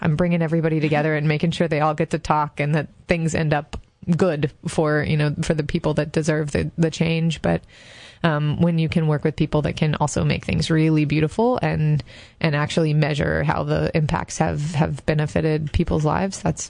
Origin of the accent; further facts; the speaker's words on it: North Carolina, United States; I grew up in, well, I moved around a lot. It was one of those families. I feel like my childhood was in North Carolina.